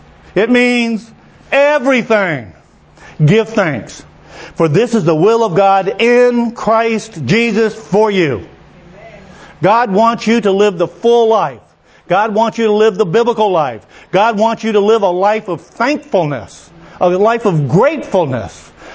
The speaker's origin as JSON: {"language": "English", "country": "Haiti", "said": "the pastor knows I'm from Haiti"}